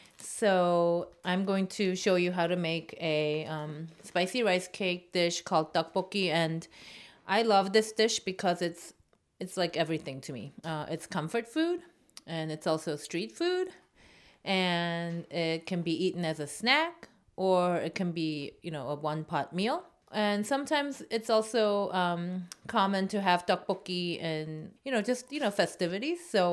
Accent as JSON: {"language": "English", "country": "Vietnam", "tie": "born or raised there", "also_born_or_lived": "Kenya", "said": "I used to live in Kenya, and we grew up in Vietnam"}